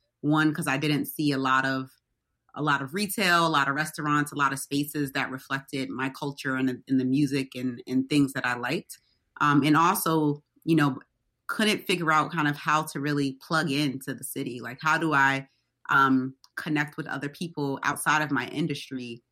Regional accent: Albany, New York, United States; also born or lived in Atlanta; now in Boston, United States; Yeah, I'm from Albany, New York. So, you know, New York has a somewhat similar reputation, but I moved here from Atlanta, Georgia, and was there for 4 years for college.

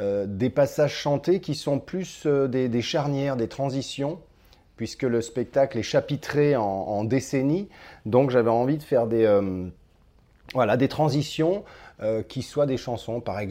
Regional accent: Lyon, Auvergne-Rhône-Alpes, France; je suis comédien, auteur, metteur en scène, je viens de Lyon.

